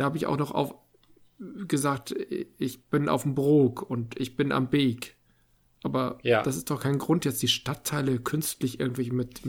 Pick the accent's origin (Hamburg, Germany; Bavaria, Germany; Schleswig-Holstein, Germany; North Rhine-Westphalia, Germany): Hamburg, Germany; Moorwerder; ich komme von der Moorwerder. Nee, ich komme aus der Moorwerder.